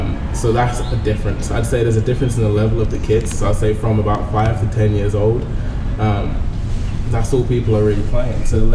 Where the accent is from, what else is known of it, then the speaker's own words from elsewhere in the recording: London, United Kingdom; So it was just very different than what I've been used to, especially growing up in London.